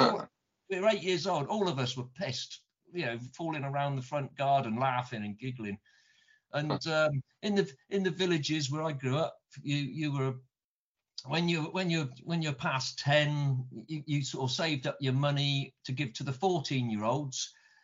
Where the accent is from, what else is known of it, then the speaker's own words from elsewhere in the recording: England, United Kingdom; moved away as an adult; now in United States; when I came to work in America, it was 1990, and I come from a culture where at lunchtime, not so much these days, it has changed a lot, but back in those days, anyone in England